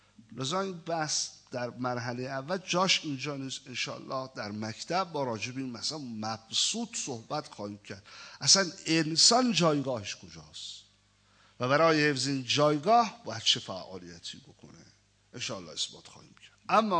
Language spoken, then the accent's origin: Persian; Iran; منم ایرانی هستم ها، منم ایرانی هستم،